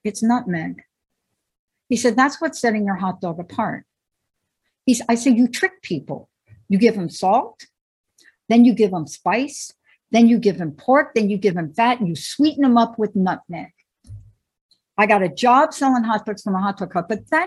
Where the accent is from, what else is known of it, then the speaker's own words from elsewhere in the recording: New York, United States; But I'm 17 and I'm roaming around New York City. And I'm from New York.